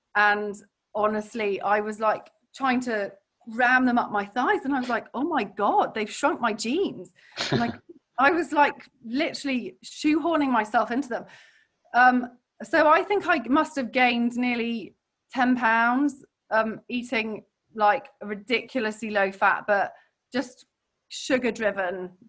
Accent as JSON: {"language": "English", "country": "Hong Kong", "tie": "born or raised there", "said": "I grew up in Hong Kong"}